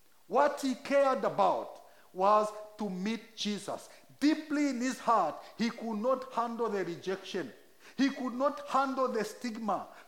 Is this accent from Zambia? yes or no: yes; Zambia; English is a second language; Zambia has 73 different languages, English being the local language, but I was able to speak in my mother tongue and preach the gospel there.